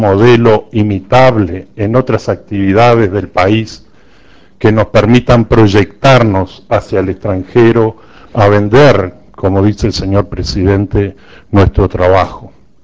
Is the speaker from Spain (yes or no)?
no; Uruguay; Somos los uruguayos los que tenemos por delante ese futuro.